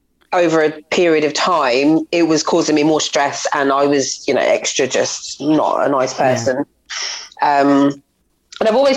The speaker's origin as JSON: {"language": "English", "town": "Woodbridge", "region": "East of England", "country": "United Kingdom", "tie": "born or raised there", "said": "I grew up in just outside of Ipswich in Woodbridge."}